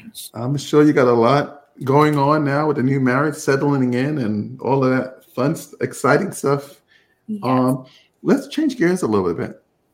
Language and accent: English; Jamaica; I'm from Jamaica too.